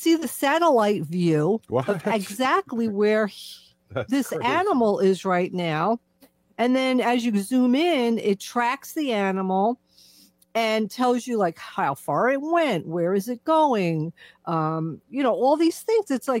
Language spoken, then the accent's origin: English; New York, United States; because I'm from New York, so everything happens fast and we're loud and it's a lot.